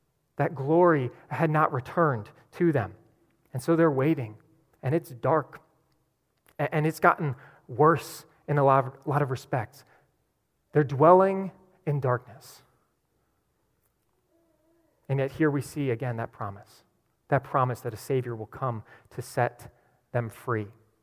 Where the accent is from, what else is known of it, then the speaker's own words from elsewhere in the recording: Vienna, United States; I grew up in Vienna. And you know, it's considered a small town in America. It's got over 15,000 people.